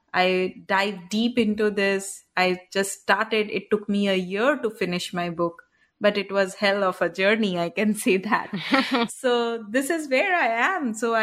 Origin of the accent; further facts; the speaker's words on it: India; English is a second language; moved away as an adult; Yes, for me, I had been born and brought up in India.